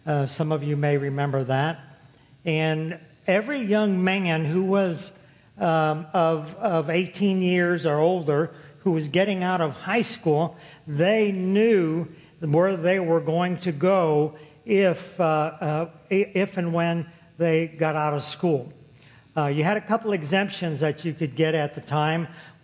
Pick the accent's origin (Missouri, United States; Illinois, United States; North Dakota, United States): Missouri, United States; St. Louis; born there; My background is I was born in St. Louis, Missouri. I was raised as a Catholic all the way up through my high school years.